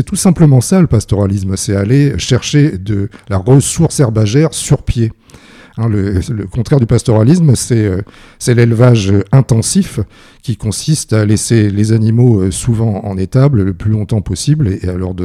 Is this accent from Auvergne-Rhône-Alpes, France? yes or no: no; Normandy, France; also born or lived in Hautes-Alpes; Moi, j'arrive de Normandie, mais j'ai fait l'essentiel de mon travail dans les Alpes, même dans les Hautes-Alpes, en les sillonnant du sud vers le nord, en suivant les transhumances. Donc, je suis un Normand nomade